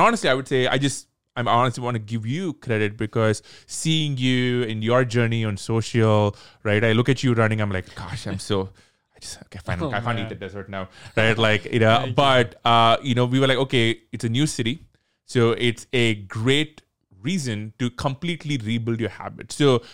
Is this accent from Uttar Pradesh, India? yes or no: no; Chennai, Tamil Nadu, India; we grew up in India, in a city called Chennai. It's in the south.